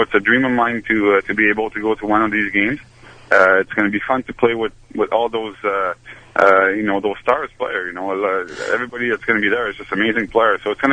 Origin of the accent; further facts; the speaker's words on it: Montreal, Quebec, Canada; to go in Montreal to boot, you know, which is my hometown.